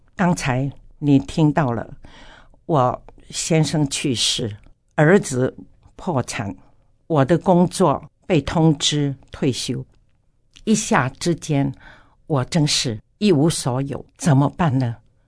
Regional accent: China; now in Taiwan; 我从大陆来到台湾37年多

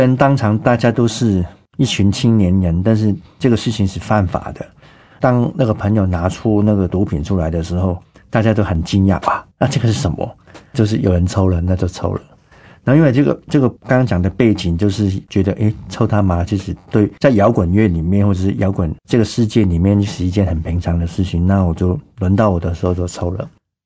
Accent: Hong Kong; 我在香港长大的

